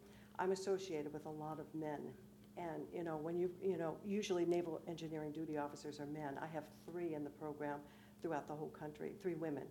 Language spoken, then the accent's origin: English; Maryland, United States; moved away as an adult; now in Delaware, United States; because I'm from Maryland, and you know I relocated to Delaware in my retirement days